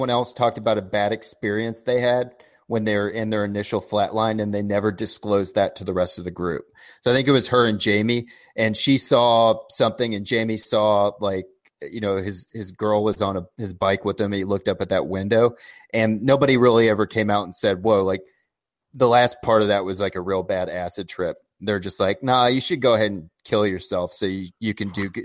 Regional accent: Midwest, United States; I'm from the Midwest, so I couldn't tell what city this took place in.

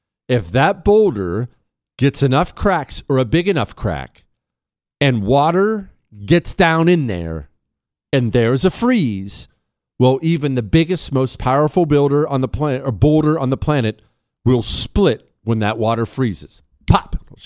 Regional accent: Montana, United States; You know, I grew up in Montana, so that was what we always did.

